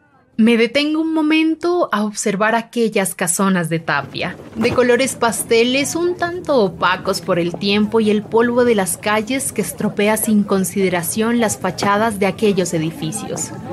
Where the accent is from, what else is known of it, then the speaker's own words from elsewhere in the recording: Bogotá, Colombia; born there; Esta estatua me recuerda a otra similar ubicada en el Palacio de Nariño en mi ciudad natal, Bogotá.